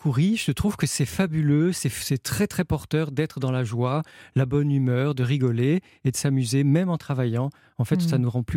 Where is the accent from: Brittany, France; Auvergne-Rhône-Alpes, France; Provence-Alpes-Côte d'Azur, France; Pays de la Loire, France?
Provence-Alpes-Côte d'Azur, France; Nice; Moi aussi, j'ai grandi à Nice, j'habite à côté de Chartres, c'est pas le même climat